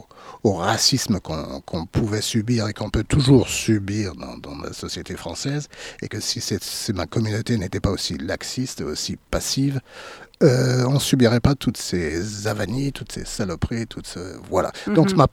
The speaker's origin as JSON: {"language": "French", "town": "Paris", "region": "Île-de-France", "country": "France", "tie": "born there", "said": "Moi, je suis né, mon père a grandi en Charente. Et moi, je suis né à Paris, dans le 4e arrondissement."}